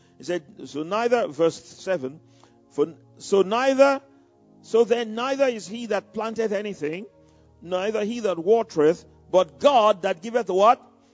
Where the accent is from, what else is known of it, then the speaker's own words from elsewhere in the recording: Nigeria; I said, Brother Hagin, I came from from Nigeria.